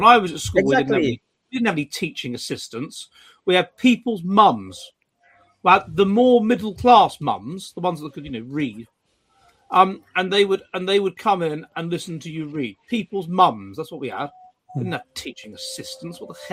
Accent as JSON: {"language": "English", "region": "London", "country": "United Kingdom", "said": "Londoners I come from London."}